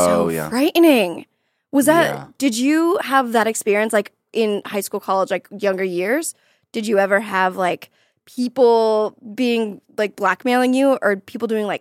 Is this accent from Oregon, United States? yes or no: no; Florida, United States; because I'm from Florida. So everything was like in a tiny little box.